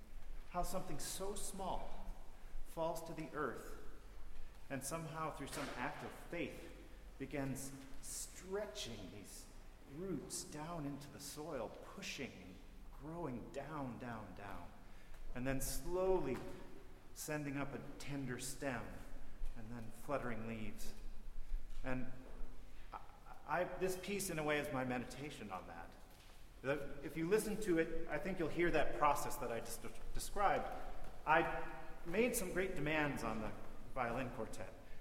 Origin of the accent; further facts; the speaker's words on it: Michigan, United States; I'm from Michigan, and my entire state, when you really meditate on it, is actually a site of an ecological disaster.